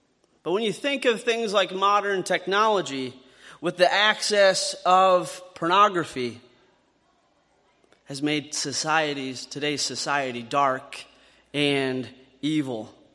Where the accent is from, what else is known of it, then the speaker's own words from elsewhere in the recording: Iowa, United States; as most of you know by now, I grew up in Northwest Iowa.